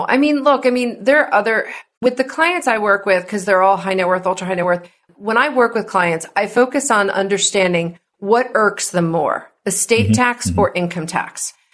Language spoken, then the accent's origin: English; New Jersey, United States; now in California, United States; This is a total tangent, but I'm from New Jersey and I live in mm-hmm. California.